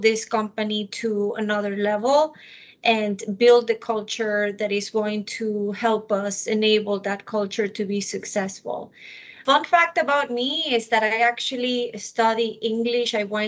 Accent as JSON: {"language": "English", "country": "Ecuador", "tie": "born or raised there", "moved": "as an adult", "lives_now": "United States", "said": "I was born and raised in Ecuador. I came to the U.S. to study university"}